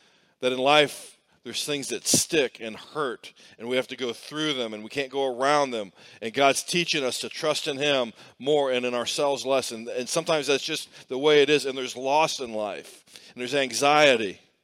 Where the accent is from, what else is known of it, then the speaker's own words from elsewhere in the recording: Herscher, Illinois, United States; now in Springfield, United States; So in my hometown of Hersher, Illinois, we always had the Labor Day parade.